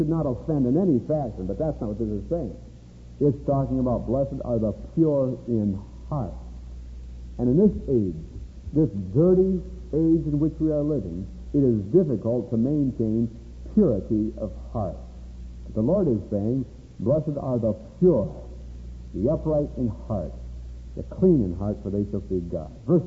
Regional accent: Hinckley, Minnesota, United States; Back in my hometown of Hinckley, Minnesota, one time a bum, tramp, a beggar, came to the preacher's house.

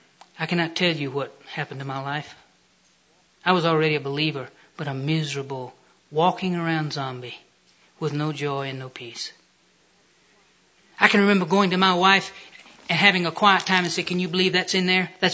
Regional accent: Columbus, Georgia, United States; also born or lived in Birmingham, Alabama; My wife and I were local yokels. We were raised in Columbus, Georgia. I took a big trip away from home and went to college, 150 miles.

